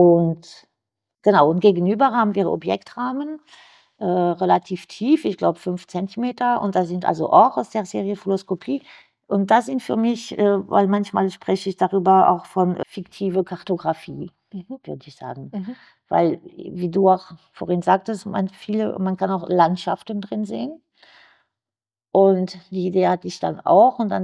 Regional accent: southern France, France; ich bin in Südfrankreich aufgewachsen und da haben wir das Riesenglück, die Fondation Meg in der Nähe.

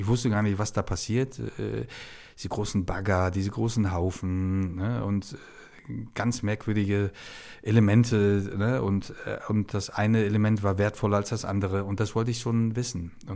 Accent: Hamburg, Germany; Ich bin ja ein Hamburger Jung, ja, und dann auch noch Bergedorf, da, wo ich dann auch wirklich geboren bin.

